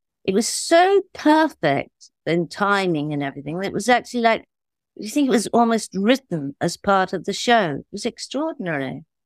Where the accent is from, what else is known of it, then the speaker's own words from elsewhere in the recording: Belfast, Northern Ireland, United Kingdom; And I am Irish. I'm from Belfast.